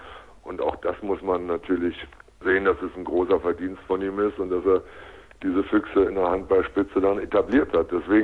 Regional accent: Berlin, Germany; die Heimat, wo ich herkomme, wo ich aufgewachsen bin, schon Berlin.

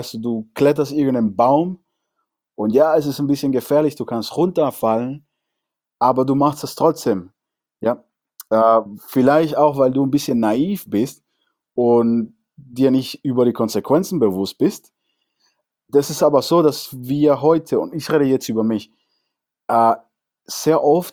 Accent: Cuba; now in Germany; ich habe mehr so eine generelle Erinnerung über meine Kindheit in Kuba

